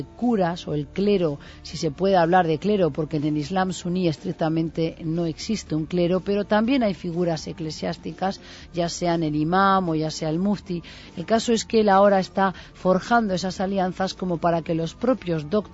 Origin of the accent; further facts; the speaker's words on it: Uruguay; ya me meto ahí en como uruguaya